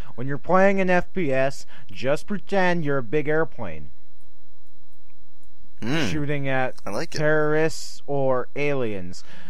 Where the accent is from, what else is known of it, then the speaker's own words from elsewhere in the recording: San Diego, California, United States; I am from San Diego, thank you.